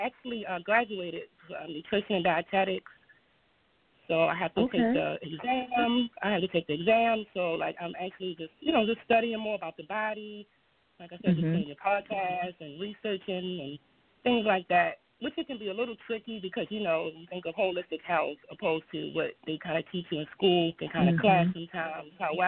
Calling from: Baltimore, Maryland, United States; I'm calling from Baltimore, Maryland.

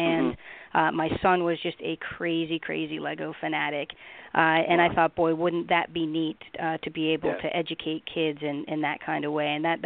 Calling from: Pittsburgh, Pennsylvania, United States; I am calling from Snapology in Pittsburgh, Pennsylvania.

